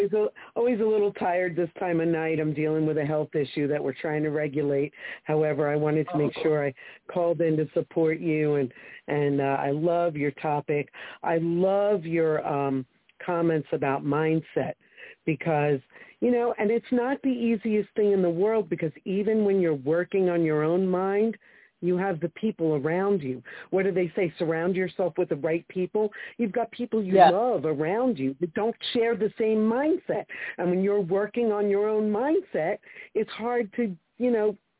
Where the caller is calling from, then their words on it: Atlantic City, New Jersey, United States; I'm calling from Atlantic City, New Jersey.